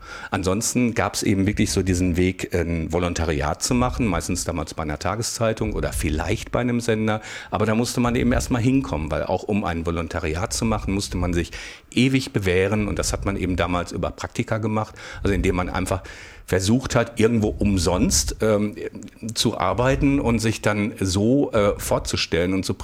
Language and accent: German; Hamm, North Rhine-Westphalia, Germany; Genau, ich komme aus Westfalen, aus Hamm.